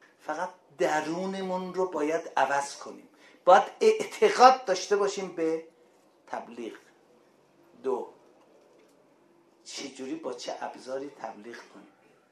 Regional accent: Iran; گفتم من دانشجو ایرانی هستم

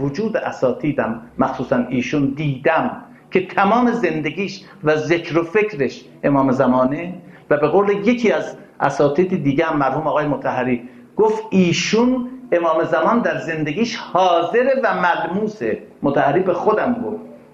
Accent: Iran; گفتم من ایرانی هستم.

